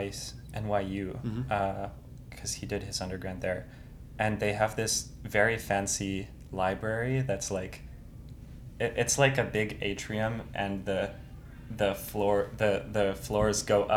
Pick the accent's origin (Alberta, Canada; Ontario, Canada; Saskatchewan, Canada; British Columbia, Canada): British Columbia, Canada; Vancouver; growing up in Vancouver, I was always told that that was the best school in the country